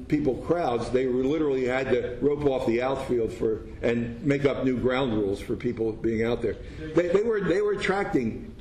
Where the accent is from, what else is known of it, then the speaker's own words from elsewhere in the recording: Philadelphia, Pennsylvania, United States; I'm from Philadelphia, but so, you know, it would make sense that they're around there, yeah.